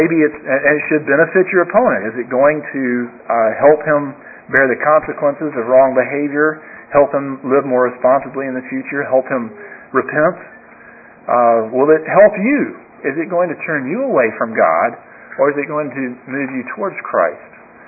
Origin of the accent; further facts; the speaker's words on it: Birmingham, Alabama, United States; my home church where I grew up in Birmingham